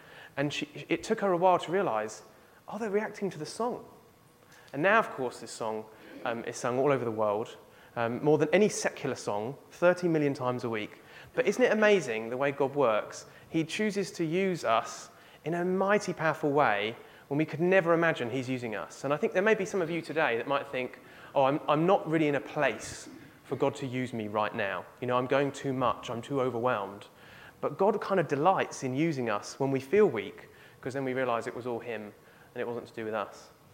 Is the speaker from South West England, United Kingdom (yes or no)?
no; East of England, United Kingdom; born there; I was born in Essex and I now live in Norfolk. I've gone from mildly sloping to completely flat.